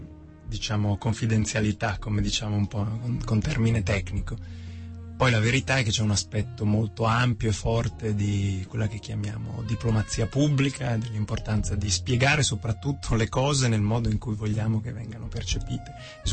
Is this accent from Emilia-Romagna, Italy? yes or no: yes; Ferrara, Emilia-Romagna, Italy; Sono emiliano, sono ferrarese. Sono sposato con una romana, per cui oramai adottato